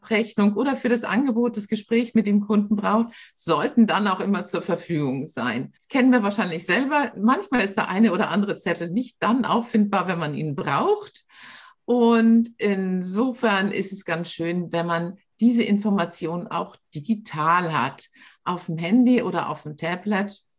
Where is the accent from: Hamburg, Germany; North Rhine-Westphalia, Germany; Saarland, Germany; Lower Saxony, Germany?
Hamburg, Germany; now in Munich, Germany; Ich lebe hier im Münchner Raum, am Speckgürtel von München, bin aber eine Hamburgerin. Ich sage immer, Hamburg ist meine Heimat, München ist mein Zuhause.